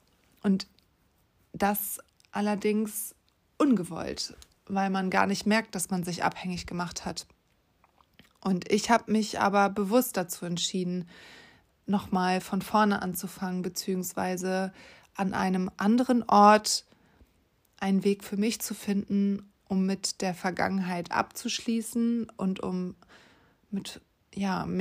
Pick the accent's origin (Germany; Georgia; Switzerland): Germany; Hamburg; moved away; Hamburg meine Base ist. Hamburg ist meine Heimat und da ist meine Familie und da sind meine Freunde.